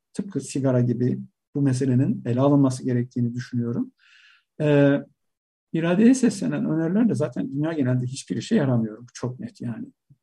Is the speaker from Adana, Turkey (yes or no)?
yes; Adana, Turkey; gıdayla üretim bağlamında da ilişkisi olan bir ailenin içinde büyüdüm. Yani işte arkada bir küçük bahçemiz vardı Adana'da.